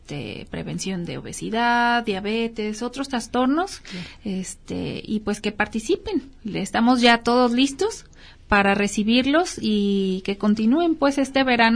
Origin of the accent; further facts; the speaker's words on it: Mexico; como buen mexicano.